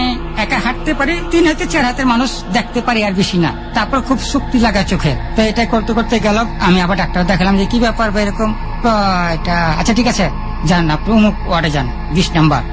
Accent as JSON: {"language": "Bangla", "town": "Dhaka", "region": "Dhaka Division", "country": "Bangladesh", "said": "আমরা ঢাকার মানুষ"}